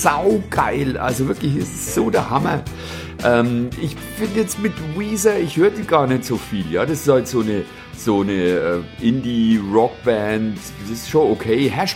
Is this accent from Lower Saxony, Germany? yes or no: no; Bavaria, Germany; da, wo ich herkomme, da in Bayern, da gibt's also kein Meer, nachweislich nicht.